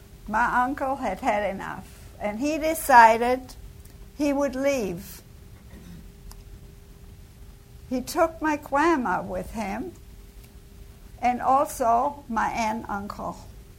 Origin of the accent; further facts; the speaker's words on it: Lauterbach, Hesse, Germany; born there; English is a second language; I was born in Germany, Lauterbach, Germany. And I was born just a few months before Hitler came to power.